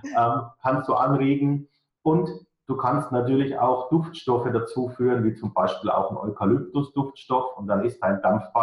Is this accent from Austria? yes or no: no; Karlstadt, Bavaria, Germany; accent: Franconian; ich komme aus Karlstadt. Die wenigsten werden Karlstadt kennen. Das ist in Bayern, im Norden von Bayerns, in der Nähe von Würzburg. Würzburg ist vielleicht bekannt und wie man mir anhört, bin ich im fränkischen Slang gefangen.